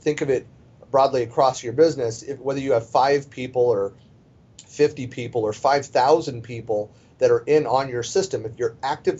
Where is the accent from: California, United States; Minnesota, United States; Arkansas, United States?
California, United States; now in Seattle, United States; I'm from Northern California, and we moved away.